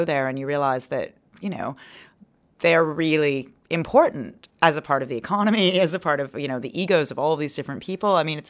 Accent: United States; you know, I'm an American, it's a southeastern Irish accent

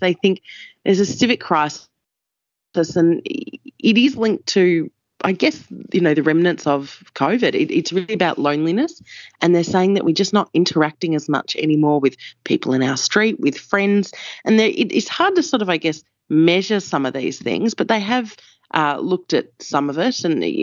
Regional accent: Victoria, Australia; Yeah, this is my home state.

